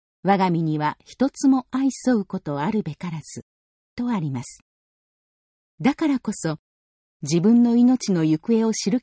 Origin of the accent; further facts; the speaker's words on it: Okayama, Japan; 私と同じく岡山県出身で